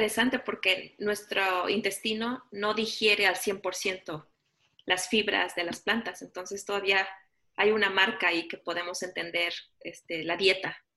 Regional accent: Mexico City, Mexico; yo crecí en México, en la Ciudad de México en particular.

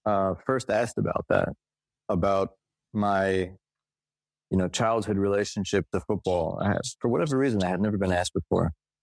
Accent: New York, United States; so I grew up in New York.

